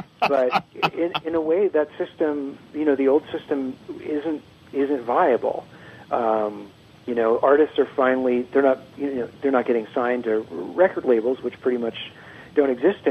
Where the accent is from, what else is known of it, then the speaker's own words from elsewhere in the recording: Oklahoma, United States; I'm from Oklahoma, but I don't know that I would call myself a Southerner.